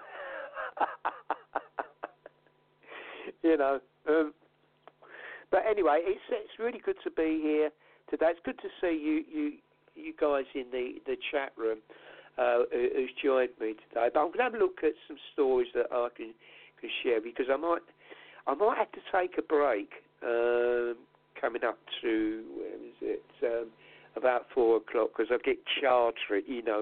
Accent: England, United Kingdom; I'm an Englishman, through and through.

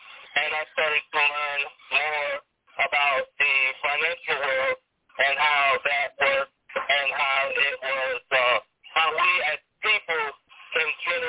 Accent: Haiti; English is a second language; moved away as an adult; now in United States; I am 38 years old. I'm originally from Haiti. I've been in the U.S. for about 20-plus years.

